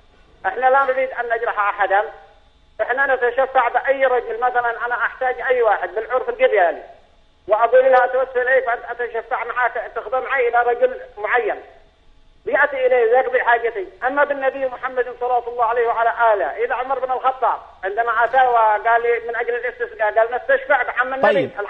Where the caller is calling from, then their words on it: Yemen; أني أحييكم وأدعوكم من اليمن، اليمن السعيدة